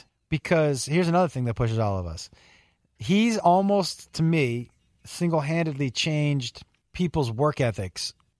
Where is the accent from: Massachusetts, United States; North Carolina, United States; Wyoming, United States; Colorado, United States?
Massachusetts, United States; Yeah, I'm from Western Mass.